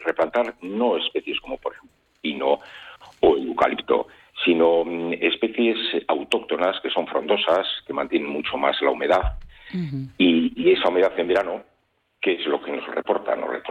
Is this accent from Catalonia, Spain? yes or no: no; Basque Country, Spain; en nuestra zona nosotros somos de Encartaciones